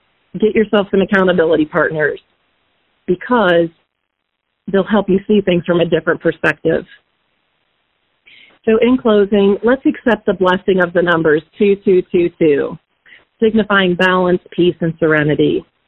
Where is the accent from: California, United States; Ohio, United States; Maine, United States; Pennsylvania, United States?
Ohio, United States; Marion; A lesser-known groundhog in my hometown of Marion, Ohio, is named Buckeye Chuck.